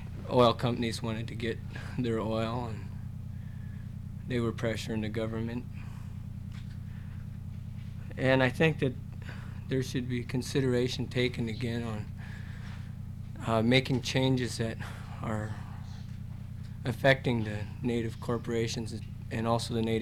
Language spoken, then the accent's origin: English; Alaska, United States